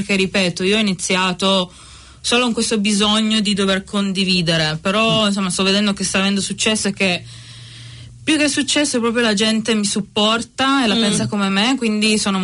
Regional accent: Turin, Piedmont, Italy; also born or lived in London; ho vissuto a Londra e c'erano dei ritmi molto frenetici e vengo da Torino

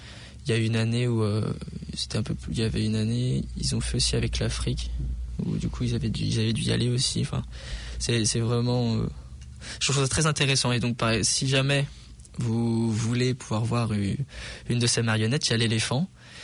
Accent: Nantes, Pays de la Loire, France; also born or lived in Toulouse, France; Mais du coup, je suis né à Nantes, j'ai grandi à Nantes et après pour mes études, je suis allé à Toulouse.

